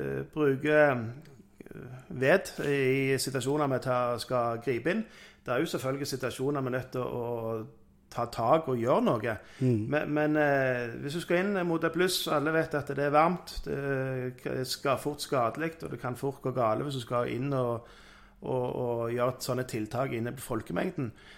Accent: Sandnes, Rogaland, Norway; først og fremst er jeg jo en Sandnes-mann. Født og oppvokst på Sandnes og bor på Sandnes.

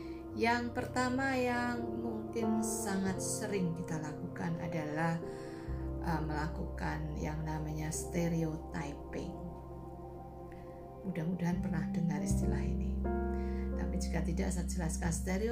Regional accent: Yogyakarta, Special Region of Yogyakarta, Indonesia; Jadi misalnya saya dikenali sebagai orang Jogja.

